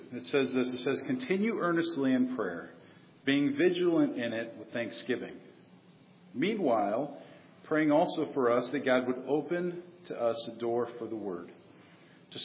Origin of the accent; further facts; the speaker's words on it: Syracuse, New York, United States; I think the last time we came up, we came from DuBois, Pennsylvania. And this time I hail from Syracuse, New York.